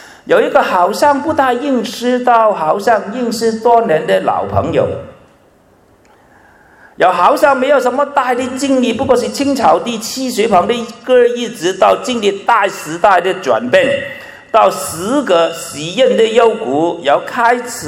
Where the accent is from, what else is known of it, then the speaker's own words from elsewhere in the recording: Guangdong, China; 广东我们广东人是比较有钱的